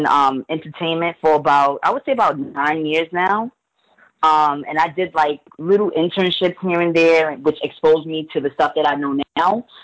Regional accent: New York, United States; Well, I grew up in Queens, New York, where I currently still reside today.

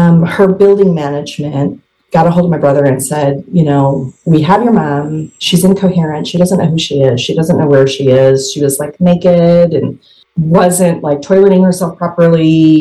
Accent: Illinois, United States; So I grew up in Illinois. My mother is in the Chicagoland area.

